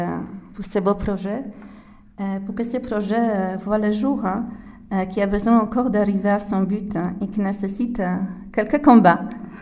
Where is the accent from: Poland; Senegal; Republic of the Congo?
Poland; now in France; je suis polonaise. Et ça fait 5 ans déjà que j'habite dans ce beau département avec ma famille.